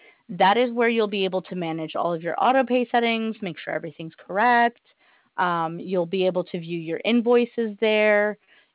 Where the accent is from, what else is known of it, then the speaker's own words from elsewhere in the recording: St. Barthélemy; Yeah, but I speak more French than anything because I grew up in Saint-Barthélemy.